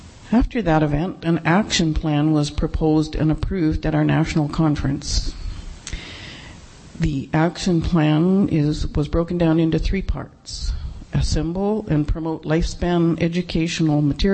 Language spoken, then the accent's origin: English; Calgary, Alberta, Canada; Her experience was similar to mine growing up in Calgary in the 50s and 60s